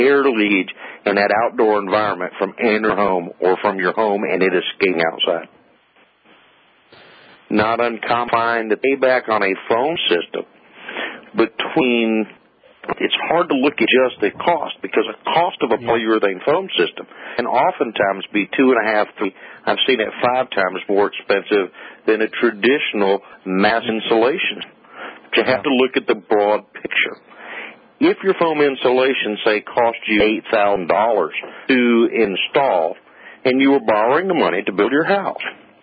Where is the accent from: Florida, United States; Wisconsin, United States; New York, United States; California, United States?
Florida, United States; Where I live is in North Florida between Jacksonville and Daytona Beach